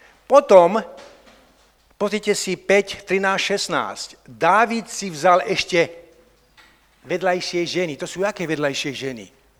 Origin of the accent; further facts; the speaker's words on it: Zemianske Podhradie, Trenčín Region, Slovakia; No to je ešte väčšie, ako keď sme vyrastali my v Zemianskom Podhradí